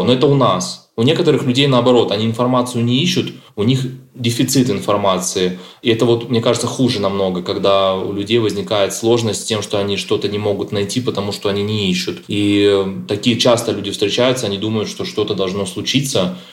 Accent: Russia; moved away as an adult; now in Calgary, Canada; Так как мы приехали из России, и у нас, ну, ровным счетом не было ни денег, ни активных карточек

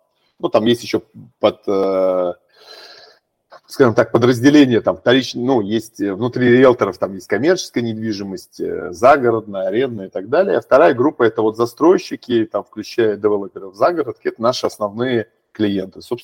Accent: Saint Petersburg, Russia; я вообще из Петербурга.

